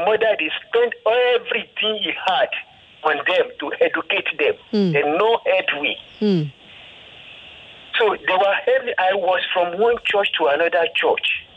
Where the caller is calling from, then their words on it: Ikorodu, Lagos, Nigeria; I'm from Ikorodu.